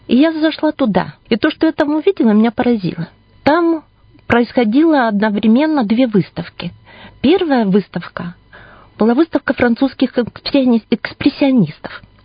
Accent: Ilantsy, Irkutsk Oblast, Russia; Я уроженка местного Ольхонского района, села Иланцы.

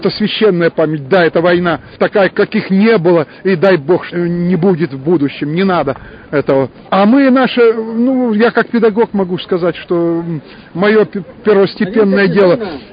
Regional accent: Kamchatka Krai, Russia; А папа мой красноярец. Вот, я уроженец сам Камчатки, а воля судьбы меня закинула в Истрянку.

